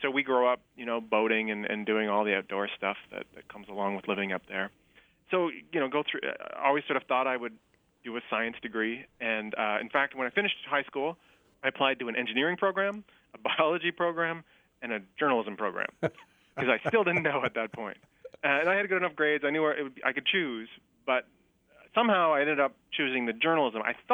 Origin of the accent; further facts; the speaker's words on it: Ontario, Canada; now in United States; So I'm Canadian